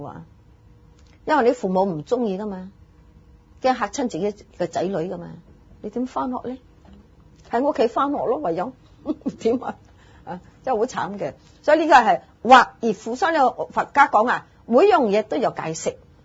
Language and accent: Chinese; China; 我这种精神呢，我们中国人真的要学一下